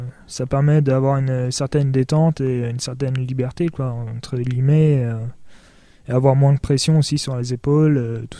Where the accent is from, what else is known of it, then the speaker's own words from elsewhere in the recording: Château-la-Vallière, Centre-Val de Loire, France; Moi, je viens du côté de Château-la-Vallière, qui est enfin précisément à Bray-sur-Maune, donc un trou paumé.